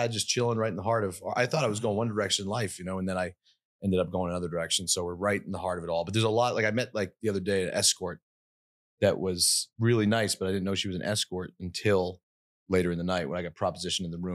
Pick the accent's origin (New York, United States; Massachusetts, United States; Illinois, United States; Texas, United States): Massachusetts, United States; Boston; I came from Boston. It's like nice and quiet, normal there.